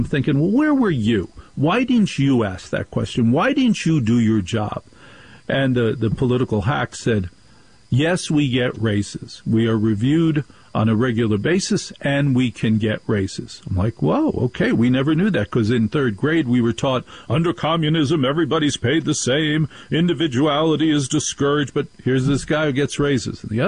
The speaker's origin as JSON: {"language": "English", "region": "New Jersey", "country": "United States", "said": "I'm from New Jersey. And I know beauty pageant winners from New Jersey."}